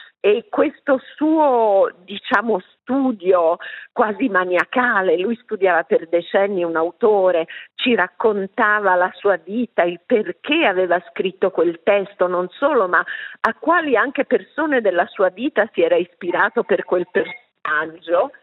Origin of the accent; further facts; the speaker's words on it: Tuscany, Italy; born there; una mamma tedesca, una nonna austriaca, una bisnonna ungherese, sono nata in Toscana